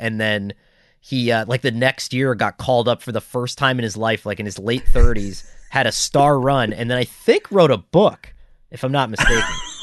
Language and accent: English; Scranton, Pennsylvania, United States; grew up in Scranton, and he played for what was then the Red Barons.